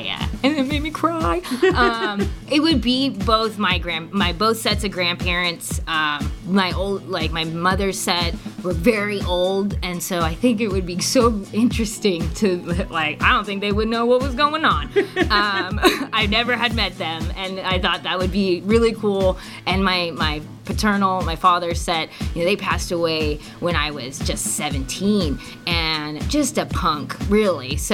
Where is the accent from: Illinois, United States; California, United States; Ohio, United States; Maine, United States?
California, United States; I mean, I'm come from the Central Valley. Hello, that is where George Lucas is from.